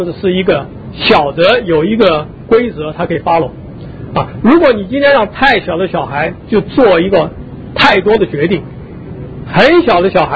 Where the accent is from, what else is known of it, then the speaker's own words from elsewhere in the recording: China; 因为在圣经上讲的并不只是说我们中国人传统的孝顺的观念啊